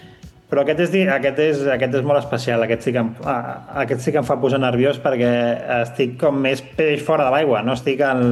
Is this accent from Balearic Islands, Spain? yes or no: no; L'Hospitalet de Llobregat, Catalonia, Spain; moved away as an adult; tota la meva carrera té sentit si s'entén que sóc d'Hospitalet